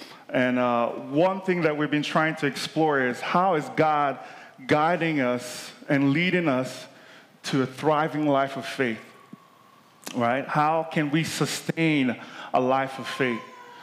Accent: Nigeria; This was in Nigeria, because I grew up in Nigeria

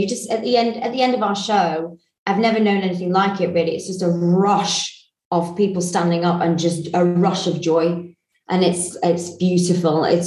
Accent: Blackpool, North West England, United Kingdom; because I'm from Blackpool originally.

